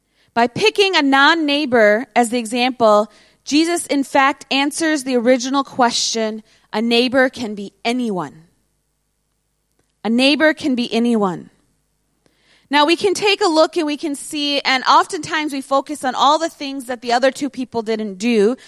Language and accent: English; United States; You know, as an American, we can, you know, we joke around, but we kind of see Canada as like our little brother